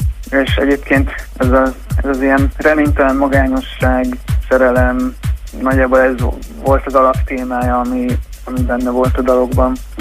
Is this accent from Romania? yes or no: no; Budapest, Hungary; Budapestiek vagyunk. A fellépések is Budapesten vannak